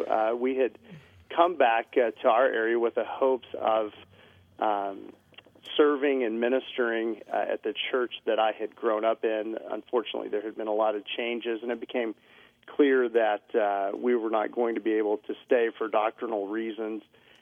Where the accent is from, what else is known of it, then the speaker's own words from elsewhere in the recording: Midland, Texas, United States; I minister in the same community in which I grew up. And so that's a special privilege. I was born and raised here in Midland. I spent a number of years away in formal education and then came back